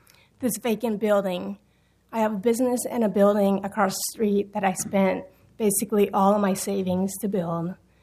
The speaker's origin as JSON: {"language": "English", "town": "Portland", "country": "United States", "tie": "born or raised there", "said": "I grew up in Portland. I grew up on that street. It is the worst it has ever been in the last 40 years."}